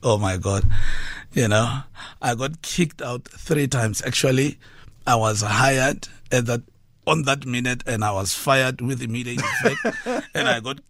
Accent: Jericho, North West, South Africa; I was puzzled, quite scared because I was from Jericho. Rural home.

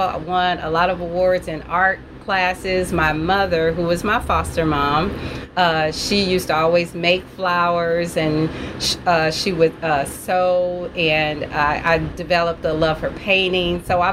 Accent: East St. Louis, Illinois, United States; I grew up in East St. Louis. I grew up in Parkside, over on the east side.

